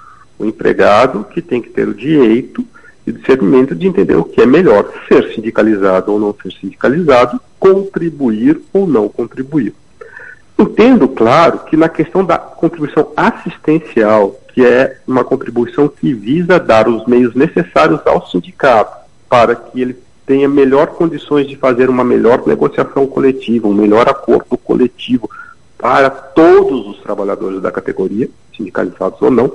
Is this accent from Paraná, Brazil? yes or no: no; Brasília, Federal District, Brazil; Eu que sou de Brasília